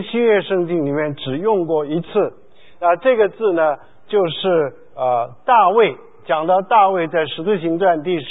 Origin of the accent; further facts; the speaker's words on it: China; 特别是我们中国人喜欢这样的服侍